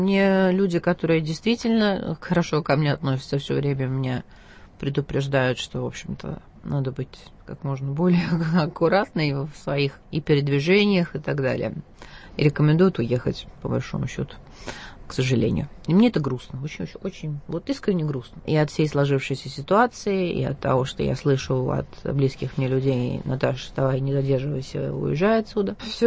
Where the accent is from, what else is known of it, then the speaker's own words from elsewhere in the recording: Moscow, Russia; born there; я москвичка, я родилась в Москве.